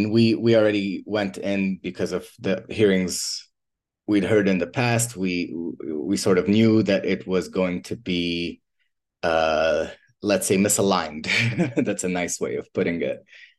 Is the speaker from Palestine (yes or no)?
yes; Gaza, Gaza Strip, Palestine; I'm Palestinian and I'm from Gaza.